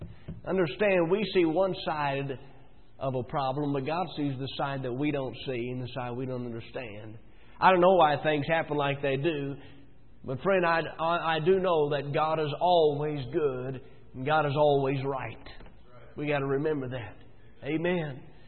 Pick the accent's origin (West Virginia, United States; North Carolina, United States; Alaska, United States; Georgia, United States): West Virginia, United States; You have to understand, I'm from West Virginia. We do things a little differently in West Virginia than the rest of the world does.